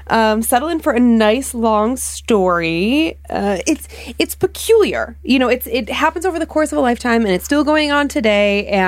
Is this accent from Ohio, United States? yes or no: yes; Ohio, United States; Well, growing up in Ohio